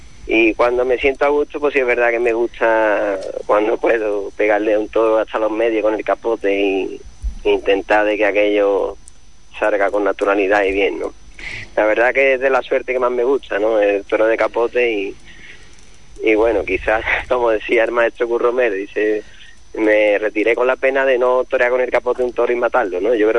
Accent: Camas, Andalusia, Spain; born there; nací en Cama y mi madre de Cama y mi padre con raíces, bueno, mi padre es de Vejez de la Frontera de Cádiz

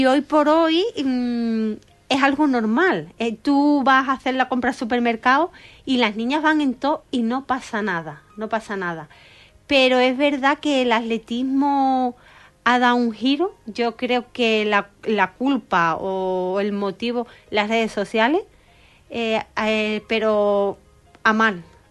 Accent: Huelva, Andalusia, Spain; Es que de donde yo vengo, yo entrenaba, como he dicho, en el campo de fútbol antiguo, y aquello era del recreativo.

